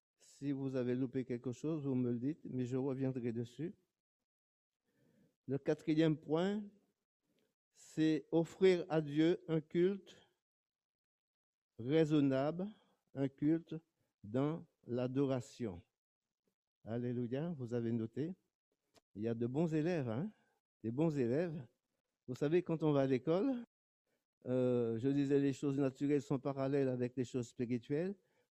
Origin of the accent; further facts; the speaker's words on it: Martinique; Je suis de la Martinique, moi.